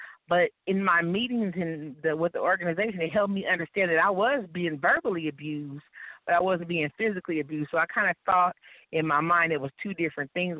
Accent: Long Beach, California, United States; also born or lived in Compton; I'm from Long Beach, California, by way of Compton, California.

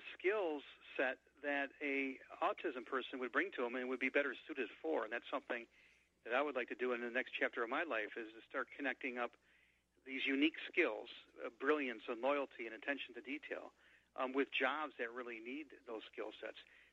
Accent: Grand Rapids, Michigan, United States; one of the trips we took was to the Gerald Ford Library in Grand Rapids, my hometown, and my father was living there at the time.

